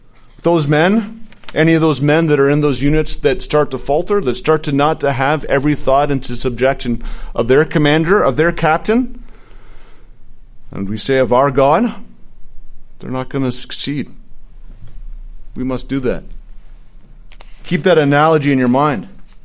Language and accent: English; Canada; growing up in Canada, it was an opportunity. I've never held a gun in my hands.